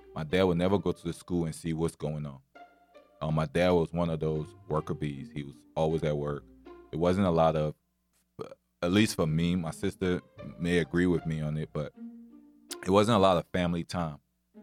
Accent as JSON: {"language": "English", "country": "Côte d’Ivoire", "tie": "born or raised there", "said": "Growing up in Ivory Coast, I remember when we moved there, the house we had literally had about 30 people in the house."}